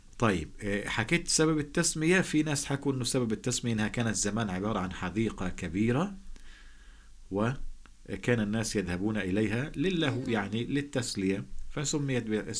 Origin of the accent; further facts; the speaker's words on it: Palestine; إحنا أهم معلومة يجب أن نعرفها إحنا أبناء فلسطين